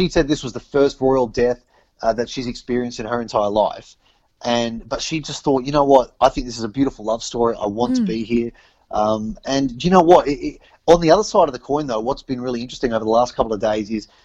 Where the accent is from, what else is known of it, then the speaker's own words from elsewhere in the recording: Australia; as an Australian